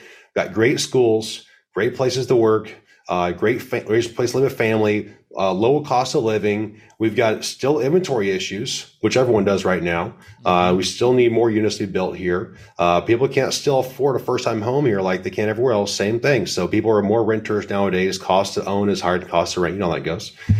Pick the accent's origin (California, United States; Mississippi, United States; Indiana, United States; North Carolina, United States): Indiana, United States; Lafayette; cities in Indiana have been in the Wall Street Journal, as a matter of fact, like Lafayette, Indiana, my hometown.